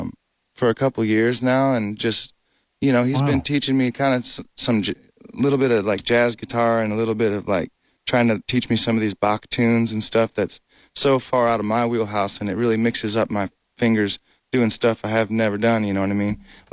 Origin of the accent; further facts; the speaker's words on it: Michigan, United States; In Michigan. Skating.